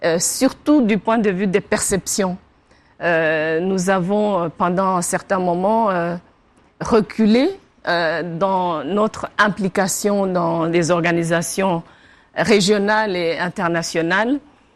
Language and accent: French; Rwanda; first language Kinyarwanda; French is a second language; francophonie et le Rwanda, on est membres fondateurs, on est le français et au-delà de la langue rwandaise, notre langue maternelle, le Kinyarwanda, c'est la langue étrangère la plus parlée